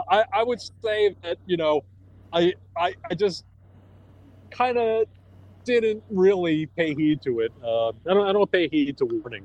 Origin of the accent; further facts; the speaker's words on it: Queens, New York, United States; I'm a native New York. I was born out in Queens, Howard Beach. My earliest memories are hearing the planes landing and taking off at JFK.